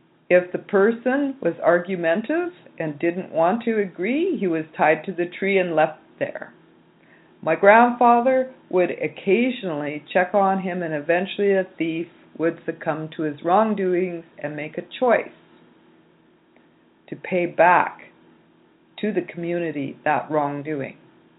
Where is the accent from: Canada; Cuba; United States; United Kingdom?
Canada; British Columbia; My people are from British Columbia, and we're from the Plateau region, and our families reside within 6 Chilcotin communities. My family live in the mountains called Honeycutin.